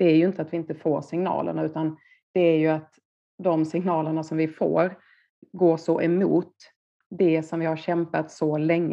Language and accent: Swedish; Skåne, Sweden; moved away as an adult; now in Stockholm, Sweden; När jag var, vad kan jag vara, 23 år gammal på mitt då andra jobb i Stockholm. Jag är från Skåne, flyttade upp till Stockholm